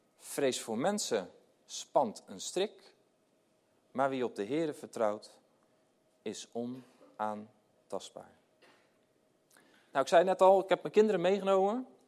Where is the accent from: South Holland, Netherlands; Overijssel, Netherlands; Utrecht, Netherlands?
South Holland, Netherlands; Dordrecht; ik kom uit Dordrecht.